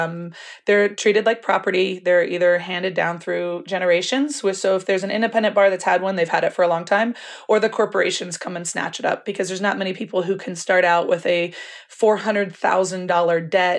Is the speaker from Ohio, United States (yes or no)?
no; Napa, California, United States; And I grew up in Napa and I wanted to be a winemaker, and I've worked at wineries.